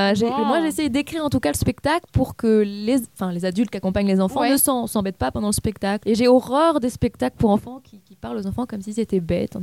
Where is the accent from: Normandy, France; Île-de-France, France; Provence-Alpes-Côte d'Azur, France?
Provence-Alpes-Côte d'Azur, France; Cannes; Oui, je viens de Nice, en plus vers Cannes, donc la Côte d'Azur.